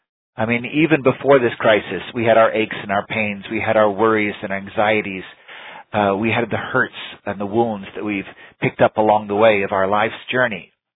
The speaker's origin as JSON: {"language": "English", "region": "Texas", "country": "United States", "said": "many of you might know I'm from Texas, and some of my childhood I spent out on my grandparents' farm in West Texas."}